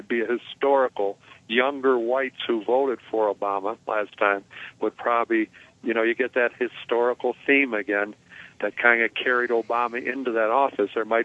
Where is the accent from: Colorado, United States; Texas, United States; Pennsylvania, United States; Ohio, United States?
Ohio, United States; No, I'm from Ohio.